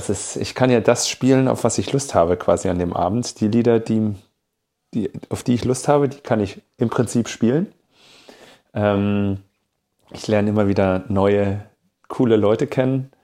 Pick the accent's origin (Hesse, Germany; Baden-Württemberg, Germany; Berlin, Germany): Hesse, Germany; Fulda; Ich bin in Fulda aufgewachsen